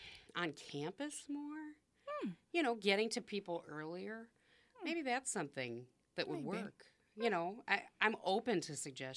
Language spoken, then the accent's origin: English; Racine, Wisconsin, United States; He and I share a lot of the same goals, both being from Racine and growing up in Racine.